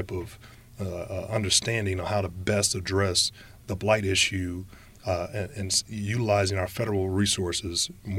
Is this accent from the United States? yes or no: yes; Gary, Indiana, United States; as a resident of Gary and as someone that was born and raised in Gary